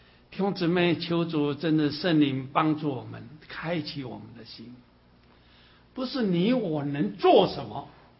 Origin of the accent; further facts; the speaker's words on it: China; 弟兄姊妹，我们都是中国人， 你看我们中国人那时候多么野蛮